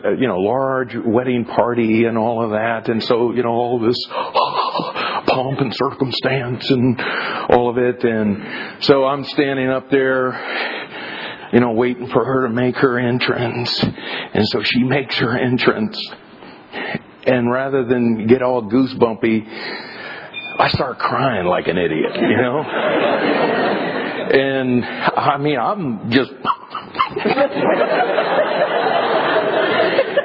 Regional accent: Miami, Florida, United States; I grew up in the wrong side of Miami. I later in life, you know, tell people I'm from Miami, Florida, and they're always like, oh, and I'm like, not that part.

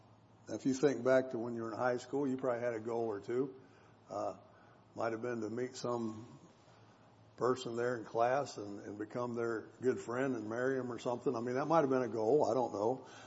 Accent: Ohio, United States; I just said that word, and I'm from Ohio. You don't say that word in Ohio.

